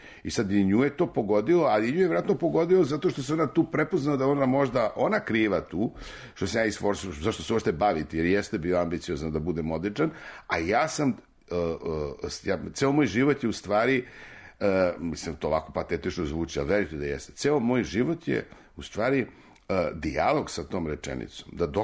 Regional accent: Belgrade, Serbia; pa je onda tu bio Beograd koji meni, ja sam, to je moj rodni grad

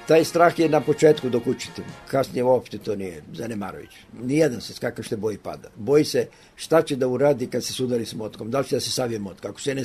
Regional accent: Kragujevac, Šumadija and Western Serbia, Serbia; ja sam ipak Kragujevčanin

